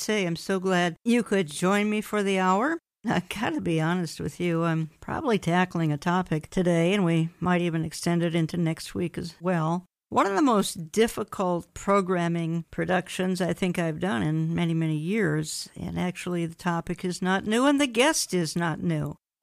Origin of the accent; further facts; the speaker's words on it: Minneapolis, Minnesota, United States; including my hometown, Minneapolis